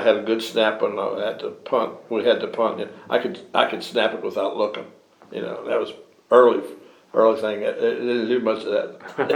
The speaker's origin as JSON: {"language": "English", "town": "Strasburg", "region": "Virginia", "country": "United States", "tie": "born or raised there", "said": "Over in Strasburg, over in the valley."}